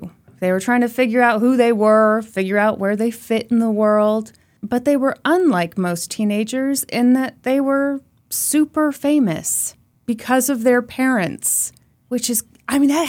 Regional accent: Midwest, United States; Norm, I grew up in the Midwest.

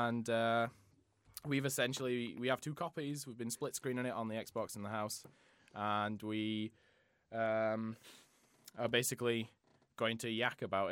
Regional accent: England, United Kingdom; I'm from England, don't you know?

